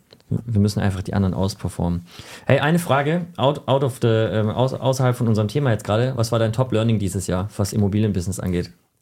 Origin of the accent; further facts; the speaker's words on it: Germany; ich bin Deutscher.